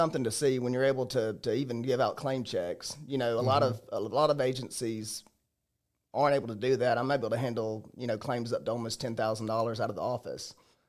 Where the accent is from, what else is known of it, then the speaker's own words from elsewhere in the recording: Ozark, Alabama, United States; So I'm originally from Ozark, Alabama, down in the Wiregrass. From there, I went to the University of Alabama.